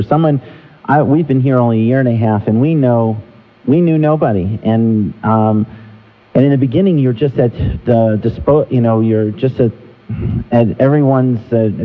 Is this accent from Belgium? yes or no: no; New York, United States; now in Holly, United States; Well, remember, I'm from New York, so I'm looking for a different kind of pizza.